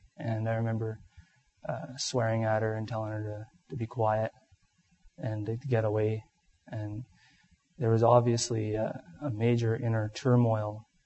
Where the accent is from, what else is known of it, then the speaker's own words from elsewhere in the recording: Timmins, Ontario, Canada; I was born and raised in Timmins